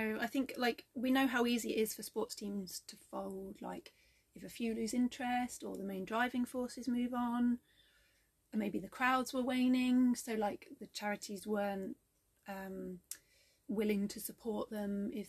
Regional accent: Bletchley, South East England, United Kingdom; because I'm from Bletchley, I'm not sort of saying all their negative things.

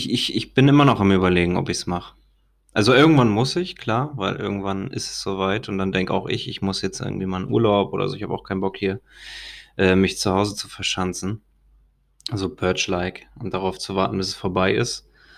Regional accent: Albania; now in Hamburg, Germany; Ist bei uns in Albanien nicht so. Da gibt es kein Shampoo. Das ist das Problem. Ja, doch, gibt's schon, aber es ist halt anders. Also hier in Hamburg

